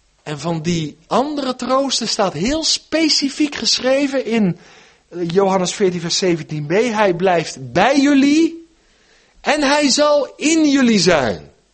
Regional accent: South Holland, Netherlands; Ik ben opgegroeid in het Westland bij de kassen.

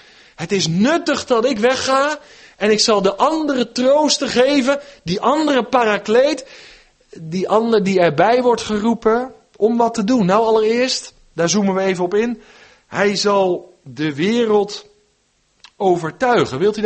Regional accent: South Holland, Netherlands; Ik ben opgegroeid in het Westland bij de kassen.

